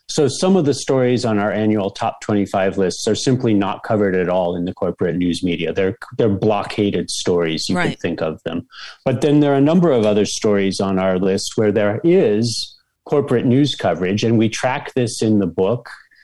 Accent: California, United States; I grew up in Southern California.

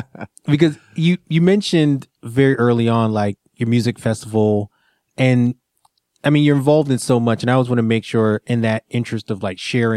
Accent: Brooklyn, New York, United States; You know, and it's Brooklyn and I'm from Brooklyn.

